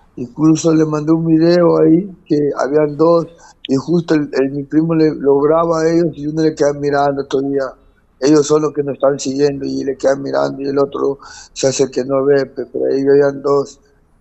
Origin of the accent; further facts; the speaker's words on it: Chiclayo, Lambayeque, Peru; De Chiclayo.